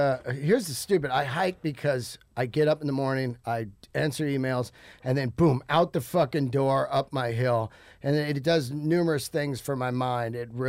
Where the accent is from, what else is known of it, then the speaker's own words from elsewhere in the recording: Yosemite, California, United States; like being born and raised in Yosemite, I feel that that's